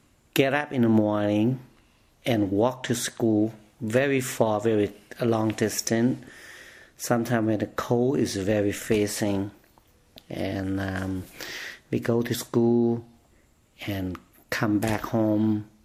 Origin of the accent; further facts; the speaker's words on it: Vietnam; born there; English is a second language; I was born in Vietnam.